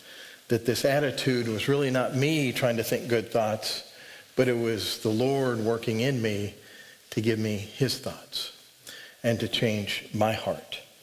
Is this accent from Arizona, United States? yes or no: no; Montana, United States; I grew up in Montana. I went to school at Montana State University